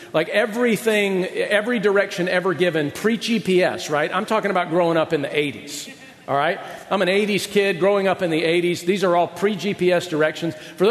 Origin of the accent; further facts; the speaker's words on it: Marietta, Georgia, United States; This would happen to me all the time growing up in Georgia, because in Marietta, Georgia, where I lived, there was this landmark, and it was a Kentucky Fried Chicken.